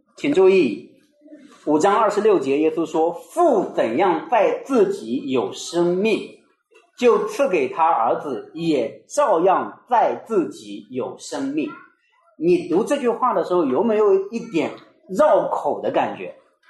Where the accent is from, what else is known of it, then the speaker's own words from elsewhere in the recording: China; 可能我们中国人看不出来这七个我是有多少旧约的根据和典故